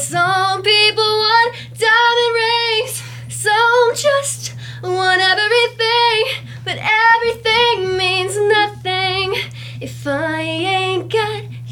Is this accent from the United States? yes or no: no; Philippines; I'm Filipino. Of course, I'm going to sing.